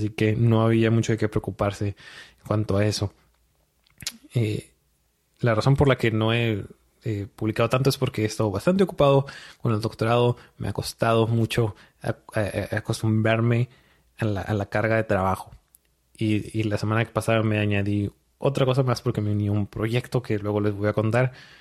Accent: Mexico; como mexicanos, que como pueblo mexicano

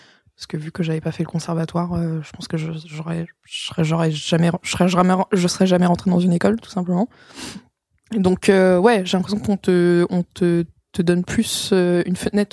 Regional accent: France; j'ai grandi en France, moi j'adore la France

